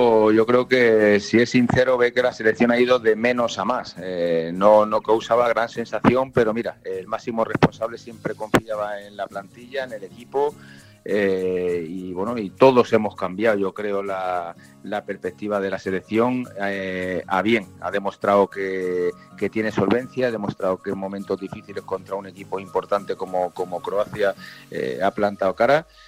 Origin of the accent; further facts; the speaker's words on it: Seville, Andalusia, Spain; also born or lived in Zaragoza / Madrid / Murcia; Sí, bueno, nací en Zaragoza, de ahí fui a Madrid. A los 4 años salí mi padre salió destinado para Murcia, en la Academia General del Aire, y aquí estuve hasta los 10 años y medio aproximadamente, que ya sí tiro para Sevilla